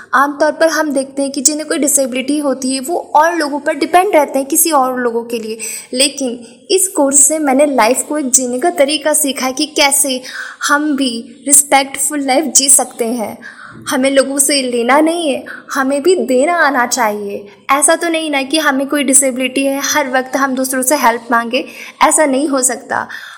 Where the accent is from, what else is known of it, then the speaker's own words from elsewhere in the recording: Indore, Madhya Pradesh, India; मैं इंदौर मध्य प्रदेश से हूँ।